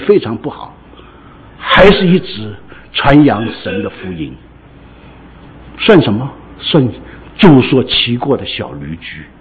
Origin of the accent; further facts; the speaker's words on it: Hong Kong; 我在香港长大，我也看过这些很不同的杂志